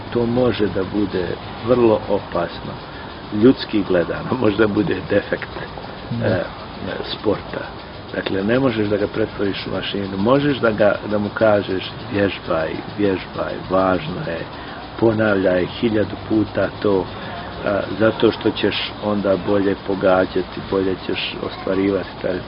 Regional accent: Serbia; u nekom smislu kao Srbin

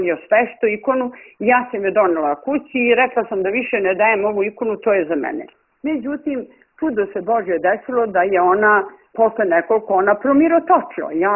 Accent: Peć, Peja District, Kosovo; born there; pošto sam rođena u Peći

